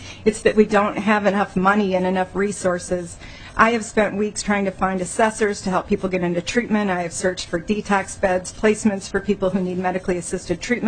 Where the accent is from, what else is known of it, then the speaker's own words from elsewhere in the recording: Montevideo, Minnesota, United States; I'm from Montevideo. Anybody know where Montevideo is? About 125 miles west of here. It's an extremely nice, peaceful prairie community with just over 5,000 residents.